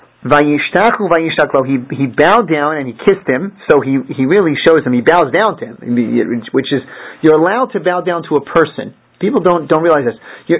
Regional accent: Philadelphia, Pennsylvania, United States; my family lives in Philadelphia. I grew up in Philadelphia

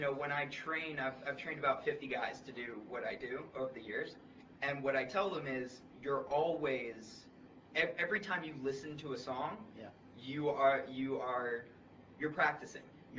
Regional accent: Philadelphia, Pennsylvania, United States; No, I'm from Philadelphia.

